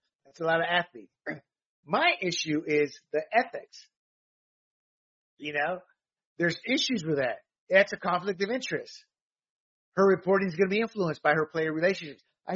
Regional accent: the South, United States; to my brethren Latinos, to my fellow blacks who I grew up in the South, lots of extended black family in the sense of friends

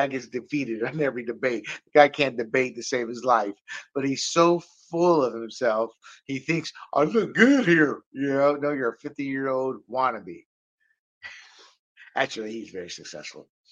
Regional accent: Panama; I'm a big-time gun advocate. I was born and raised in Panama as an American citizen.

